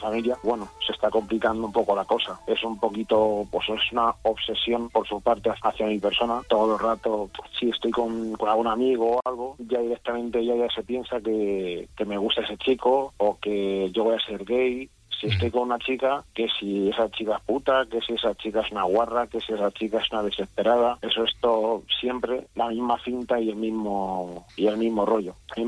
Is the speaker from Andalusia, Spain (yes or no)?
no; Madrid, Community of Madrid, Spain; Yo yo soy un joven de Madrid, tengo 31 años